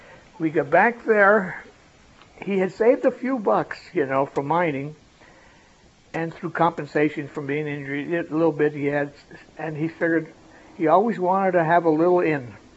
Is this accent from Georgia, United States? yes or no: no; Lansford, Pennsylvania, United States; born there; I was born in February the 25th, 1921, right here in Lansford, up on East Klein Avenue, up in Lansford, place called Provoznik's. My mother and father came from Europe.